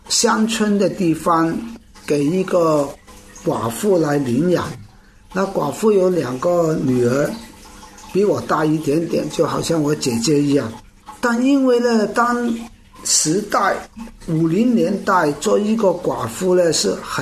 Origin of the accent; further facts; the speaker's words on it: Hong Kong; 我本身是在香港出生，我是生长在一个基督教的家庭。